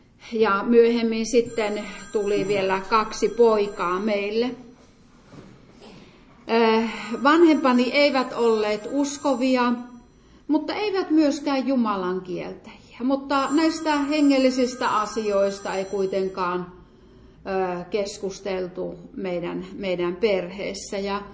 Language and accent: Finnish; Lieksa, North Karelia, Finland; Minä olen syntynyt ja viettänyt lapsuuteni ja varhaisnuoruuteni Pohjois-Karjalassa, Lieksassa.